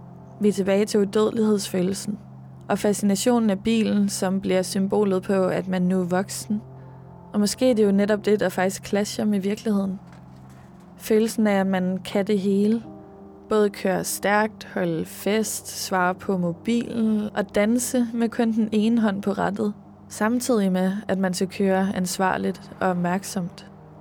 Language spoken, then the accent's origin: Danish; Roskilde, Zealand, Denmark; ligesom der lidt gør i Roskilde, hvor jeg kommer fra